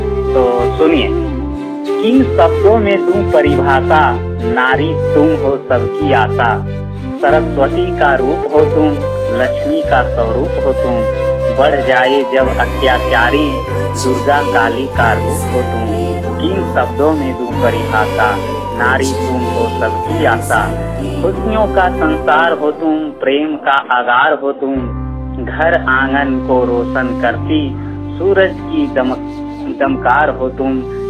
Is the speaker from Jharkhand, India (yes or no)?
yes; Fatehpur, Jharkhand, India; मैं बोकारो डिस्ट्रिक्ट के फतेहपुर ग्राम का निवासी हूँ।